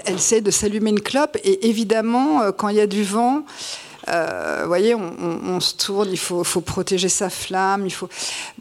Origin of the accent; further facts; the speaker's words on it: Le Havre, Normandy, France; moved away as an adult; moi, j'ai quitté Le Havre à 18 ans, et donc j'ai vécu toute mon adolescence là.